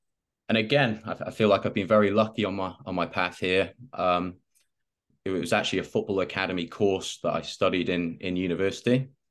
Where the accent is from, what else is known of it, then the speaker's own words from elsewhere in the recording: Wales, United Kingdom; So I grew up in a small town in Mid Wales back in the UK